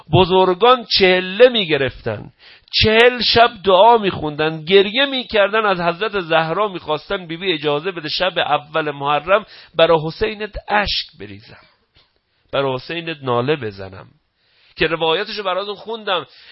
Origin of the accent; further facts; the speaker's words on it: Babol, Mazandaran, Iran; من اهل بابلم به من میگن بابلی